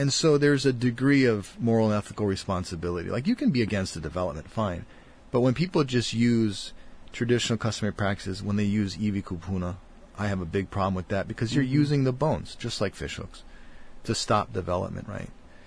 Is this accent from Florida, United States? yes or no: no; Hawaii, United States; Even as a Hawaiian, I do that, but people do not like it, right?